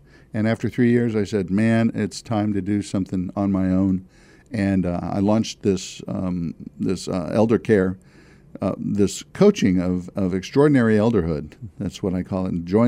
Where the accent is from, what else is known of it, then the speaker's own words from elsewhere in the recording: Kansas City, United States; I wanted to just take some time to meet a friend here that I grew up in Kansas